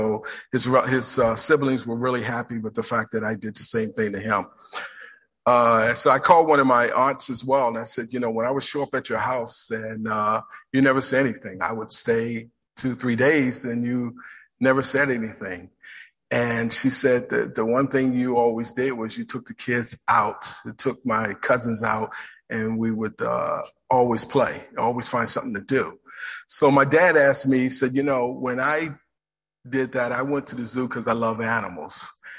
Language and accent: English; Washington, District of Columbia, United States; I grew up in in Washington, D.C., and from the age of 9 to, I think, around 15, I would leave my home and I would go visit family members.